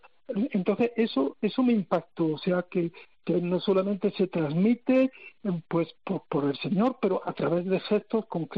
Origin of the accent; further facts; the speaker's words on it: Torrenueva, Andalusia, Spain; Yo soy, nací en Torrenueva, un pueblo Torrenueva Costa, al lado de Motril. Bueno, pues desde pequeño pues estábamos en la comunidad cristiana.